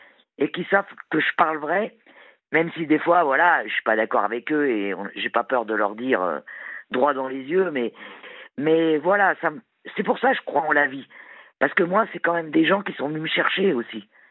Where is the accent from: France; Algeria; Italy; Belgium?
France; Normandy; moi, je viens juste de l'Orne. Hein. Je viens pas de loin.